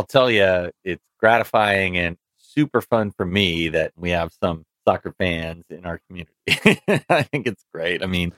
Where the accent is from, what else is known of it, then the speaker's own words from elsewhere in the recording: United States; it's weird trying to understand the passion of soccer as an American, right?